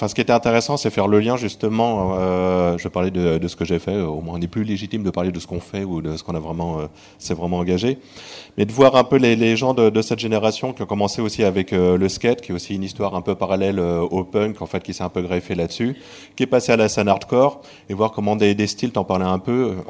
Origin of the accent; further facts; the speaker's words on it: Nantes, Pays de la Loire, France; Et je viens de Nantes et je suis content.